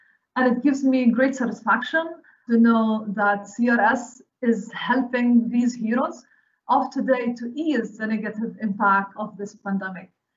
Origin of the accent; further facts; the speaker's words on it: Bethlehem, West Bank, Palestine; The second outbreak began in the southern part of the West Bank, which is in Bethlehem, my hometown, and also in Hebron.